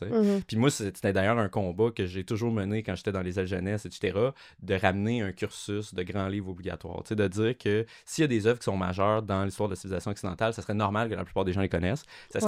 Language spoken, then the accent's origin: French; Cap-Rouge, Quebec, Canada; moi, je viens de la région de Québec. En fait, j'ai grandi à Cap-Rouge, donc en banlieue de Québec.